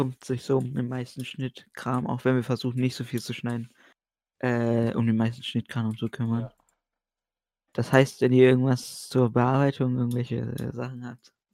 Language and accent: German; Hamburg, Germany; ich bin 17, ich komme aus Hamburg